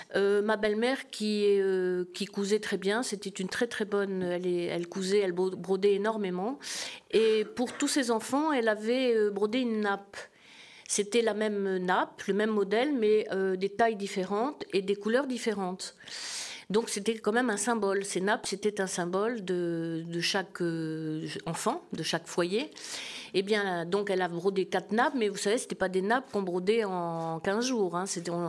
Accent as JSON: {"language": "French", "town": "Bordeaux", "region": "Nouvelle-Aquitaine", "country": "France", "said": "moi, je suis bordelaise. Une partie de ma famille est bordelaise, une autre, mon papa était poitevin. Ils se sont rencontrés, mes parents se sont rencontrés en Agenais après-guerre."}